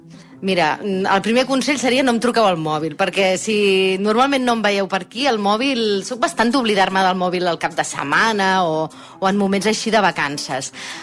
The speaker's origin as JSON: {"language": "Catalan", "town": "Botarell", "region": "Catalonia", "country": "Spain", "said": "tinc 42 anys, sóc de Botarell, que això és un poblet molt petit del Baix Camp"}